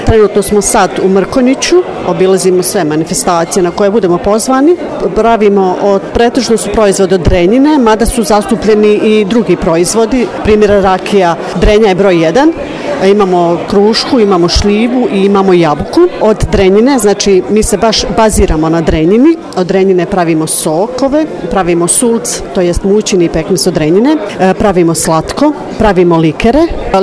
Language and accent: Serbian; Drvar, Federation of Bosnia and Herzegovina, Bosnia & Herzegovina; dolazim iz Drvara.